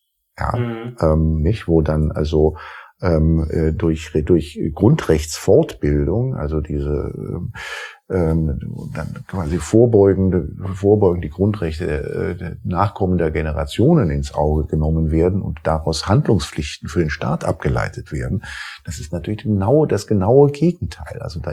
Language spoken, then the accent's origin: German; Rhineland, Germany; dass ich irgendwie als Rheinländer, der ich ja ursprünglich bin, jetzt nicht zur Schwarzseherei neige